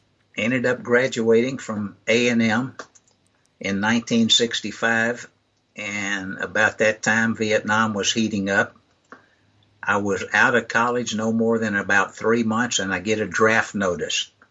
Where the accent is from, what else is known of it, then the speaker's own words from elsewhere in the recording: Pasadena, Texas, United States; also born or lived in Amarillo; I was born in Amarillo, Texas. Grew up in a town called Pasadena, Texas, which is a suburb of Houston, for those that aren't familiar.